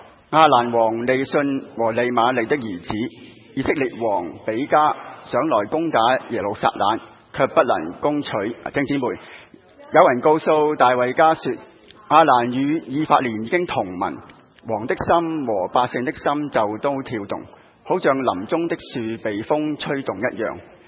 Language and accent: Chinese; Hong Kong; 我以前小的时候在香港读书的时候，在中学的时候、中三升中四呢就要揀科的